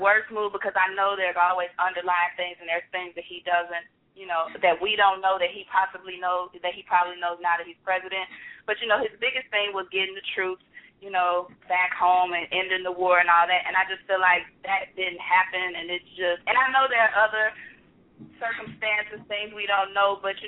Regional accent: Hawaii, United States; born there; I was born in Hawaii. Hawaii is part of the United States.

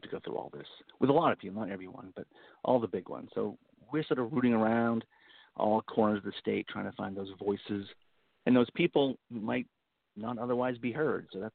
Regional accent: Maine, United States; now in Southern Maine, United States; I've sort of always had that sort of interest in the history of Maine and the culture of Maine and the people of Maine, and being from Eastern Maine. I live in Southern Maine now, but being from Eas

